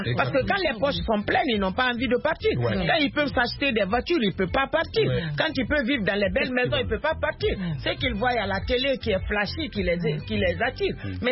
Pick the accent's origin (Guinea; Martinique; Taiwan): Guinea; Parce que nous avons plusieurs ethnies chez nous en Guinée.